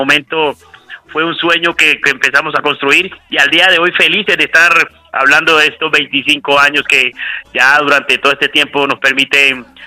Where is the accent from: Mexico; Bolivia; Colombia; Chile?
Colombia; Antioquia; Yo soy de Urabá, de Urabá antioqueño, y llegué a Medellín con la ilusión de trascender un poco en la música